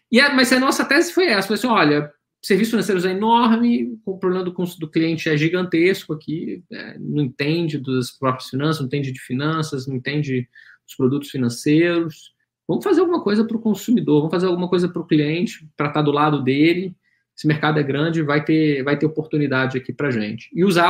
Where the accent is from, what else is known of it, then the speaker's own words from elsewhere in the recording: Brasília, Federal District, Brazil; moved away as an adult; now in São Paulo, Brazil; Eu sou brasiliense, nascido, criado lá. Em Brasília, estudei lá.